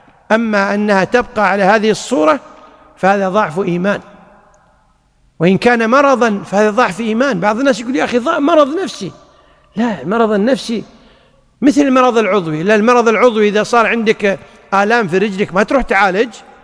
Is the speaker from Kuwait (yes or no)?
yes; Kuwait; لأنه كما يقول الناس عندنا في الكويت: الذهب زينة وخزينة،